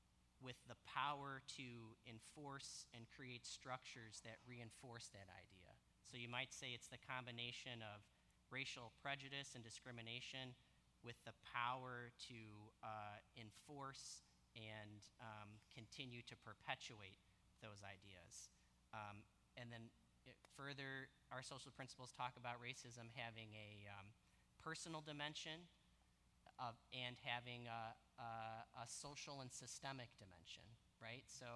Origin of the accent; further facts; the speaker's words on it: Westland, Michigan, United States; Growing up in Westland, as a little kid, I was playing with a neighbor kid, and he proceeded to start … right, in reference to my Mexican background.